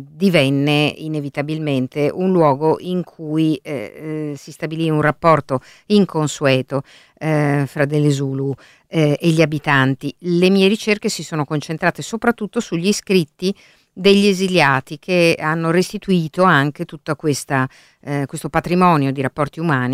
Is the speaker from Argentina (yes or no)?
no; United Kingdom; soprattutto nel mio paese, in Gran Bretagna, in questo momento politico